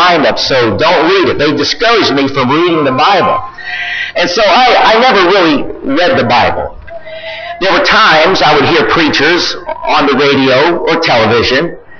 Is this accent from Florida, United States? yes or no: no; Bethlehem, Pennsylvania, United States; born there; I was born in Bethlehem, Pennsylvania. It's not too far from here. It's about 2 hours away.